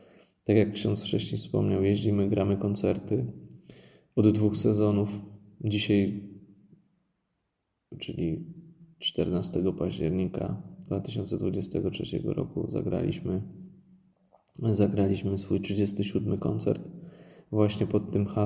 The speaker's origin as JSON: {"language": "Polish", "town": "Kraków", "region": "Lesser Poland", "country": "Poland", "tie": "born there", "said": "można powiedzieć, że jestem w czepku urodzony, bo urodziłem się w Krakowie"}